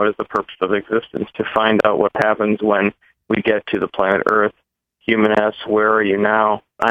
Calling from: Wisconsin, United States; from Wisconsin.

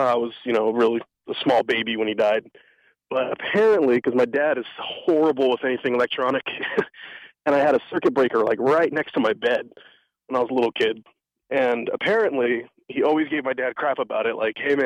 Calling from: California, United States; Hey, Brian. … from Orange County.

